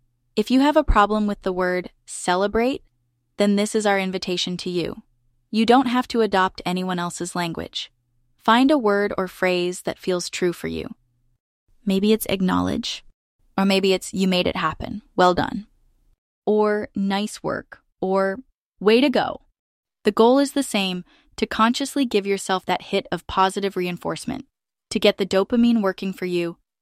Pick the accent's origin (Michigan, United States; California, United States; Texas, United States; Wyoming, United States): California, United States; And of course, as I'm Californian, there are times I want to deepen this practice.